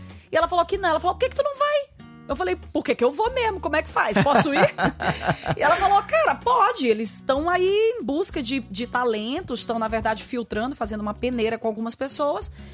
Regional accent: São Luís, Maranhão, Brazil; Eu sou filha de uma pernambucana com um piauiense, mas sou maranhense e ludovicense.

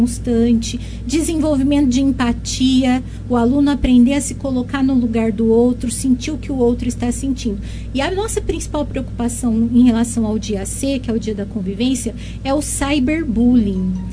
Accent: São José do Rio Preto, São Paulo, Brazil; Eu sou daí pertinho, eu sou de São José do Rio Preto.

